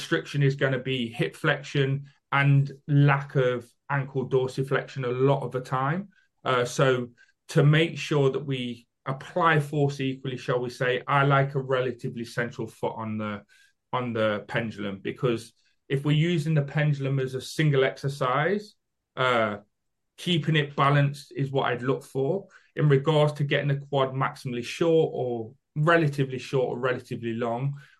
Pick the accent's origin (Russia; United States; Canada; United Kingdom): United Kingdom; Because I know I talk very fast. I apologize for being British.